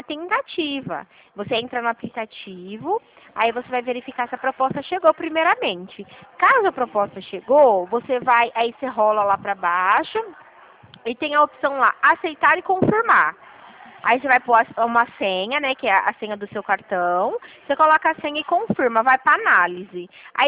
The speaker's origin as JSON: {"language": "Portuguese", "town": "Dracena", "region": "São Paulo", "country": "Brazil", "said": "Eu sou de perto de Presidente Prudente, a cidade de Dracena."}